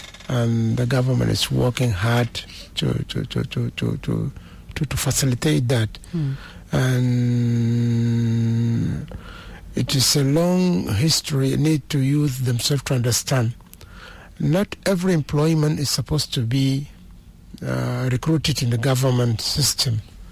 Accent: Western Bahr el Ghazal, South Sudan; I'm from the Western Bargazal.

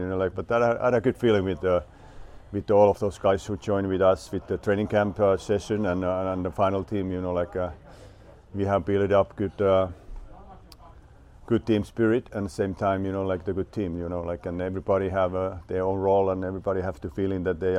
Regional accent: Finland; English is a second language; of all, I'm the first head coach in a Czech team, and then the world championship tournament is in my home country in Finland.

